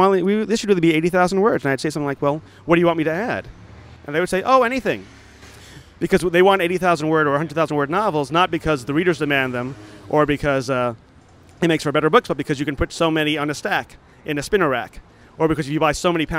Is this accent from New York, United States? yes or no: yes; Port Jefferson, New York, United States; Like, those sort are of my hometown of Port Jefferson in Long Island.